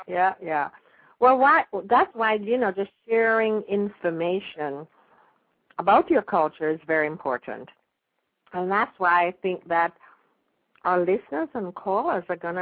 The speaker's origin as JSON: {"language": "English", "country": "Jamaica", "tie": "born or raised there", "said": "when I grew up in Jamaica, I know how it smells"}